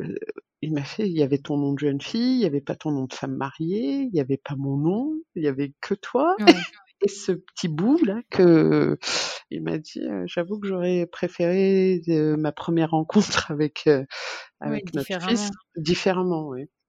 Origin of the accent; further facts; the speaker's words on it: France; accent: French; Elle me dit, vous avez un accent français. Je lui fais, oui, je suis française.